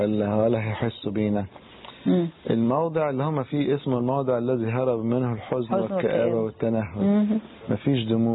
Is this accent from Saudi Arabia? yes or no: no; Upper Egypt, Egypt; يمكن أحيانا في بعض البلاد عندنا في الصعيد عايمة على كنوز من الآثار